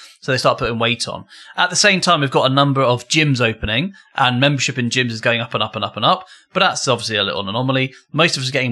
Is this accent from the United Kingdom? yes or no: yes; East of England, United Kingdom; Edinburgh? No, I'm not from Edinburgh either. But Norfolk is kind of, for those people outside of the UK, it's kind of like the eastern side